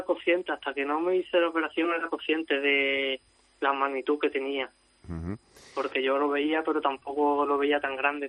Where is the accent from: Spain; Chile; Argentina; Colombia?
Spain; Mérida, Extremadura; Soy de Mérida, Extremadura.